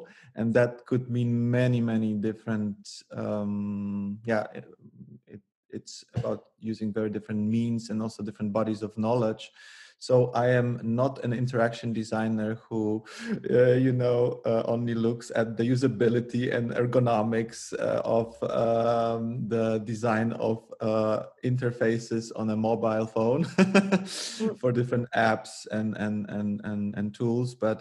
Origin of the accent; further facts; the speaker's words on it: Poland; English is a second language; now in Netherlands; I come from Poland, but I live half of my life in the Netherlands, where I studied and where I work until this day.